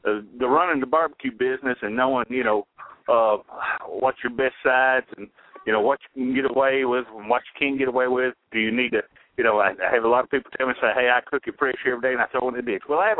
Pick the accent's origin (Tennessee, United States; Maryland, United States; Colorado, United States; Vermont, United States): Tennessee, United States; McKenzie; now in Paris, United States; I live over in Paris. I live out at the lake here in Paris. So, but yeah, I mean, I'm from McKenzie. Recently, I've lived in McKenzie and Gleason all my life.